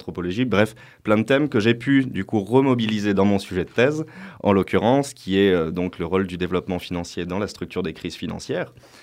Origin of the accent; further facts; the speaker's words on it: Clermont-Ferrand, Auvergne-Rhône-Alpes, France; moi, je suis natif de Clermont-Ferrand. J'ai fait une grosse partie de mes études à Clermont. J'ai passé un tout petit bout de temps à Lyon, à l'ENS. Et après, je suis revenu faire mon master recherche à Clermont